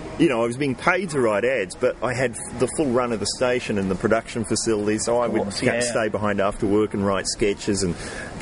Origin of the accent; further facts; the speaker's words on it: New Zealand; accent: New Zealand; Because my accent was so thick, my New Zealand accent